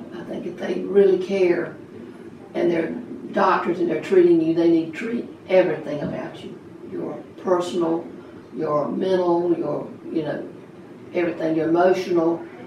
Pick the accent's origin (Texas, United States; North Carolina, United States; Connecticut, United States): North Carolina, United States; Wilson; I grew up in Wilson, the city of Wilson.